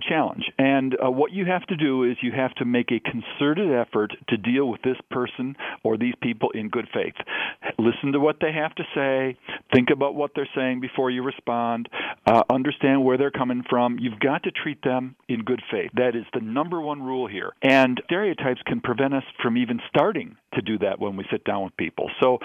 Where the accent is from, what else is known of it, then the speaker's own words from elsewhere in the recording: Michigan, United States; I'm a Midwesterner. I was born and raised in Michigan, and I encountered these things as I grew up.